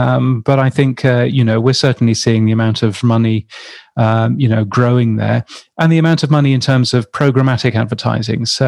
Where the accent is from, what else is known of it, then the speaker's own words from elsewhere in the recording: United Kingdom; as a British person who grew up with most of the media that I consumed not containing any advertising whatsoever